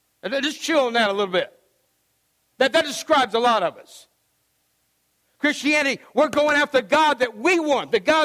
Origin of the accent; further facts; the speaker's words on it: United States; I mean, I'm from America, for crying out loud.